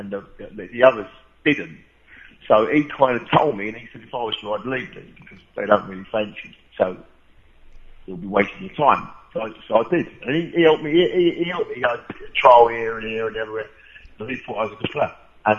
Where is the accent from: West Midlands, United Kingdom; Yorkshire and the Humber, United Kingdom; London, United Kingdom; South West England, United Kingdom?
London, United Kingdom; Enfield; I was born in Agnew and I grew up in Enfield, North London.